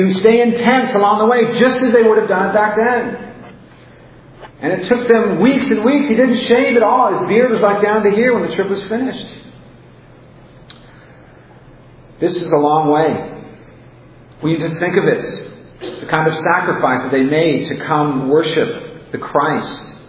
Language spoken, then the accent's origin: English; California, United States; I'm also from California. People in Southern California are a little crazier than people from Northern California.